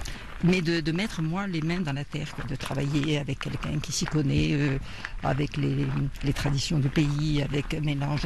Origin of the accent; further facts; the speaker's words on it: Meknes, Fès-Meknès, Morocco; born there; Une raison affective, parce que je suis née au Maroc, à Meknès. Et donc, c'était l'appel du pays.